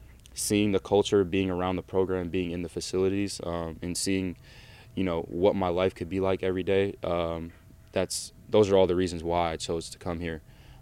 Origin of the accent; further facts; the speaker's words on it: Minnesota, United States; So especially it being my home state, though, that means the world. So it's good to go out there and represent the state of Minnesota.